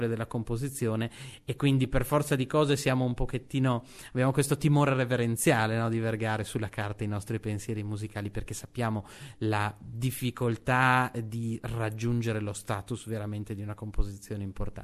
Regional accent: Verona, Veneto, Italy; È un luogo che da veronese, ma non solo, da appassionato della musica e della lirica, sento in maniera particolare

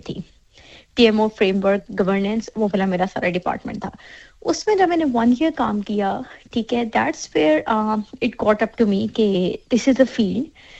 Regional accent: Islamabad, Islamabad Capital Territory, Pakistan; moved away as an adult; now in Brisbane, Australia; اور میں آسٹریلیا میں لاسٹ 7 ایئر سے ہوں۔ میرا بیک گراؤنڈ پاکستان اسلام آباد سے ہے اور میں ساری لائف تو اسلام آباد میں ہی رہی ہوں، اور پھر شادی کے بعد 7 ایئرس اگو میں ادھر موو کی ہوں آسٹریلیا، اور کرنٹلی ابھی میں برسبن میں رہ رہی ہوں۔

